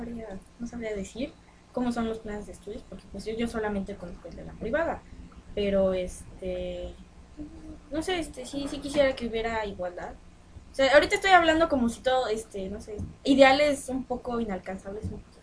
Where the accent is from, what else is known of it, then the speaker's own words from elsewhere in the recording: Mexico; todos somos mexicanos